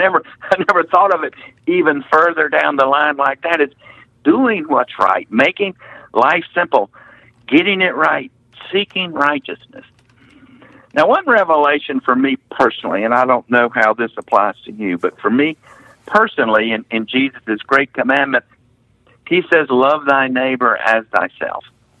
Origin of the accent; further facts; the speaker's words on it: North Carolina, United States; I'm from North Carolina, not Missouri, but I am a show me kind of person.